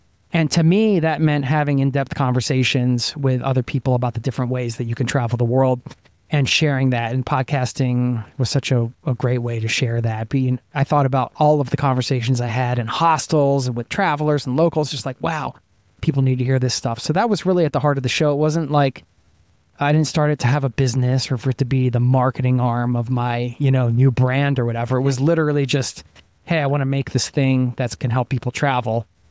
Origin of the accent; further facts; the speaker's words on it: United States; now in Norway; And I grew up in the States, so I had that upbringing experience.